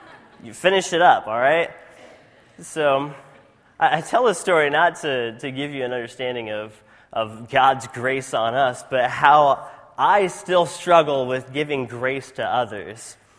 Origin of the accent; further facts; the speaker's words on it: Benin; As a missionary kid growing up in Africa, one of my favorite things, that still to this day, one of my favorite things is Dorito chips.